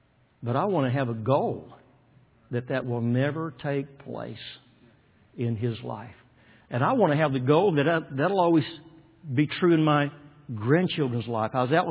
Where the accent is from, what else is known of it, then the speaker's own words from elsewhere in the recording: Waco, Texas, United States; born there; I was born in Waco, Texas. I was freeborn.